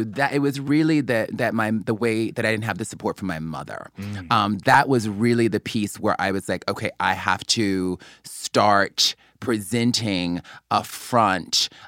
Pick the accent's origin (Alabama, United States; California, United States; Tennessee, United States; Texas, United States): Alabama, United States; Mobile; I grew up in Mobile, Alabama. I was very feminine growing up.